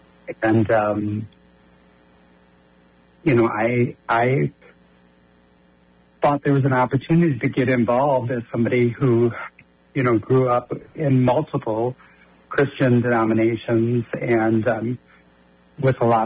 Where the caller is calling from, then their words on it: Sarasota, Florida, United States; My pronouns are she, her, and I'm calling from Sarasota.